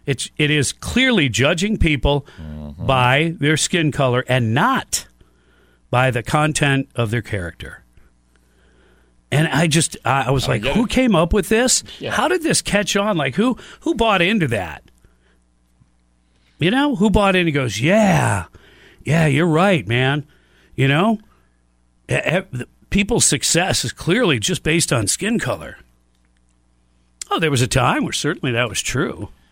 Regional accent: Ireland; I'm Irish.

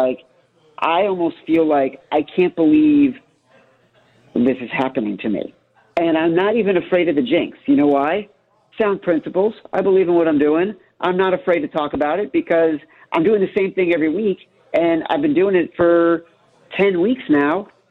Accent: Highland Park, Illinois, United States; my best friend growing up in Highland Park

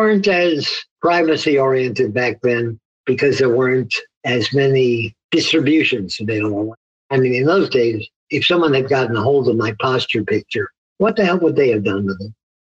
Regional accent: Naugatuck, Connecticut, United States; I grew up in Naugatuck, Connecticut, about 20 miles from Yale.

